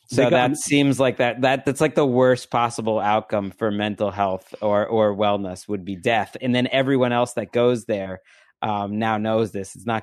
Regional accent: Massachusetts, United States; my home state, Massachusetts

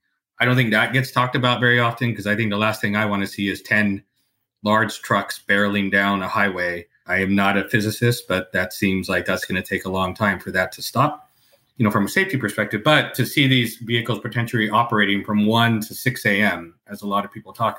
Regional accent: California, United States; I'm from California.

